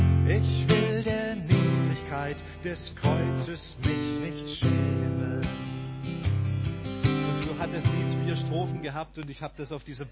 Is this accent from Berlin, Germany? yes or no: no; Stuttgart, Baden-Württemberg, Germany; fragte mich ein 10 Jahre älterer Mann aus meiner Heimatgemeinde in Stuttgart, der Martin Mast, ob ich ihn auf seinen Auftritten begleiten würde